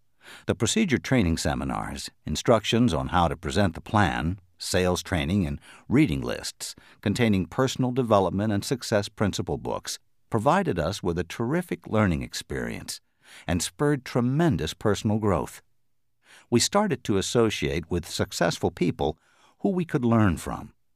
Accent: Los Angeles, California, United States; While I was growing up in Los Angeles, Terry was across the country in New York.

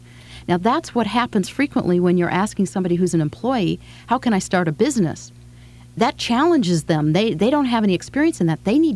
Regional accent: Oregon, United States; In fact, I grew up in Oregon. And one of the stories that I like to tell is I was near the Oregon coast where there's a lot of crabs.

